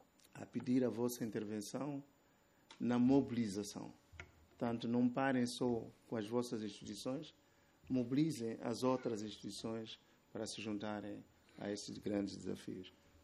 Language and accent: Portuguese; Mozambique; uma das coisas que nós temos como moçambicanos é que somos muito unidos.